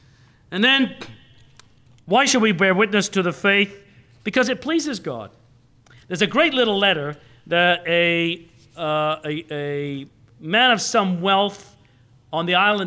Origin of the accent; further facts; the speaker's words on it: Canada; now in United States; I'm a Canadian evangelical. Canadian evangelicals rarely ever pray for those in authority. I've been in enough of our Canadian churches.